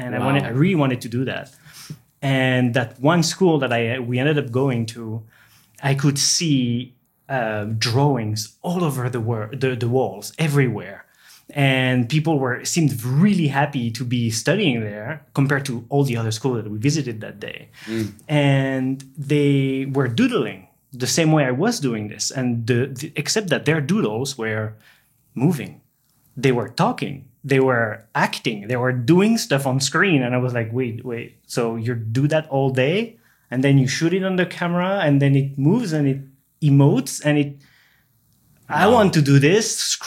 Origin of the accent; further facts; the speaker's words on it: Brittany, France; also born or lived in south of France; I was born and raised in France, born in the south of France, and then I moved with my parents to Brittany, to the west side, to be closer to my mom's family and everything. And that's where I actually grew up most of my life until I was 17.